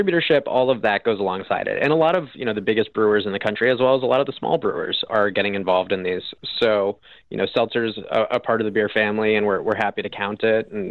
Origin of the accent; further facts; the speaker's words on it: Sharon, Massachusetts, United States; I am. I grew up in Sharon, Massachusetts, you know, 25 minutes outside of Boston.